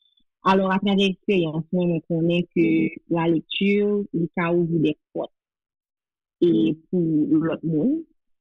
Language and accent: French; Port-au-Prince, Ouest, Haiti; now in United States; Moi, c'est origine de Plateau Central, et moi, j'ai grandi à Port-au-Prince